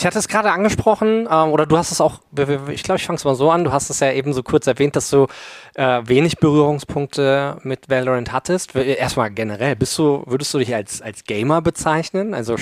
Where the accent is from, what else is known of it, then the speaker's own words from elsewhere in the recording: Germany; first language German; Also ich habe nie das Gefühl, als Deutscher jetzt, ne, Muttersprachler, dass Killjoy dazu aufgesetzt wirkt